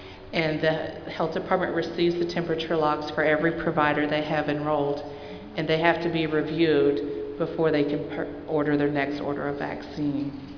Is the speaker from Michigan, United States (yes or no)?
yes; Michigan, United States; from Michigan. I'm the BFC coordinator there.